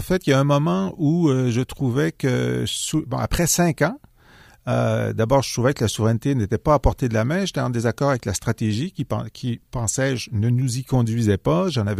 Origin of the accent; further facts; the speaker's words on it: Thetford Mines, Quebec, Canada; J'étais à Tetron Mines, ma ville natale qui m'a vu grandir.